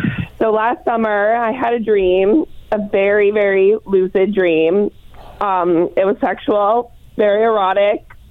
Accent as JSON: {"language": "English", "region": "New Jersey", "country": "United States", "said": "So, I'm from New Jersey."}